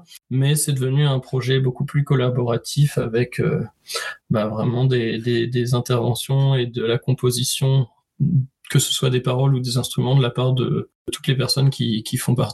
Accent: Brest, Brittany, France; quand on vient de Brest, on va dire que l'océan joue une grosse part dans les choses du quotidien.

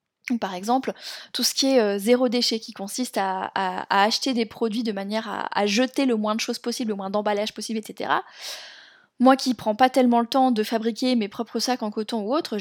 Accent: France; moi je parle en tant que française

